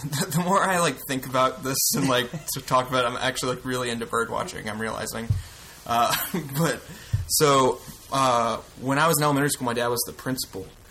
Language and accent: English; Gulf Shores, Alabama, United States; I'm from Gulf Shores, which is a town in that area, and then part of that town is this sort of smaller town called Fort Morgan.